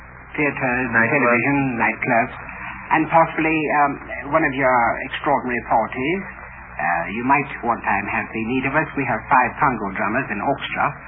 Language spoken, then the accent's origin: English; East St. Louis, Illinois, United States; born there; accent: British; I was born in East St. Louis, or East St. Louis, Illinois.